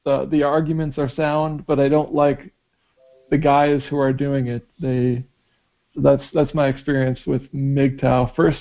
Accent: Wisconsin, United States; now in Montana, United States; So I grew up in Wisconsin. But ever since 2007, I've been just traveling the world mostly.

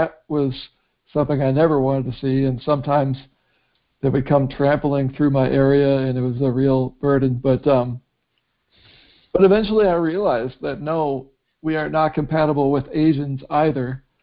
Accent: Wisconsin, United States; now in Montana, United States; So I grew up in Wisconsin. But ever since 2007, I've been just traveling the world mostly.

